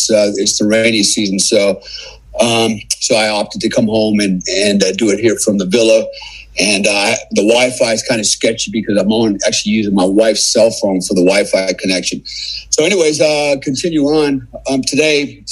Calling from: Bali, Indonesia; I'm calling from Bali, Indonesia. So yeah, I actually live in Bali. How cool is that? I have a home in Florida, but I spend the majority of my time here in Bali.

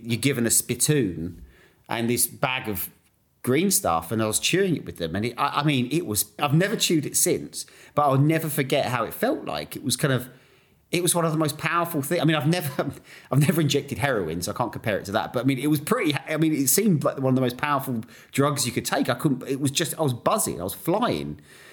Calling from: Istanbul, Turkey; I'm calling from Istanbul

